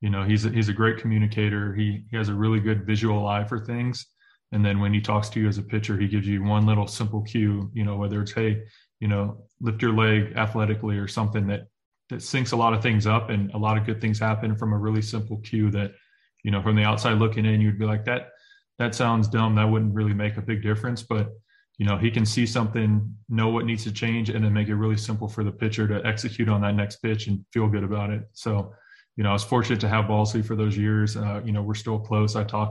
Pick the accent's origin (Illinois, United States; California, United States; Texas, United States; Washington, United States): California, United States; Oakland; I grew up in Oakland, California